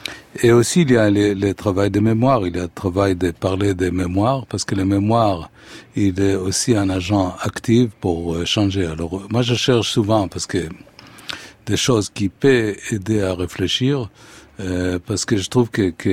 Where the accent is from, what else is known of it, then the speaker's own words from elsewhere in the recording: Haifa, Haifa District, Israel; Et une chose qui existe un peu dans ma ville natale, qui va être le sujet, comme ça je peux dévoiler mon prochain film, qui va tourner d'ailleurs dans un bar à Haïfa